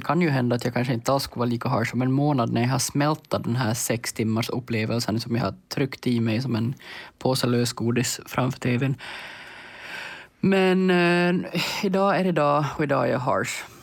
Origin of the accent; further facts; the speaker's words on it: Finland; jag har konstant dåligt samvete för att jag inte har del av mer finskspråkig kultur som finländare ändå.